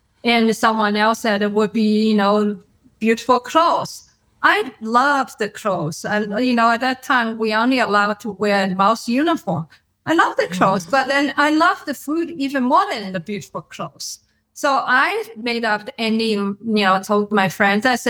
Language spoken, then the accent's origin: English; China; Growing up in China during the Cultural Revolution, food was rationed.